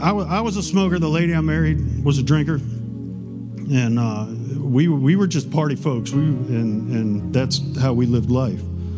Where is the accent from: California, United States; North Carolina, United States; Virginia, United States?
Virginia, United States; Now, I was raised in Virginia, and I was raised in the church.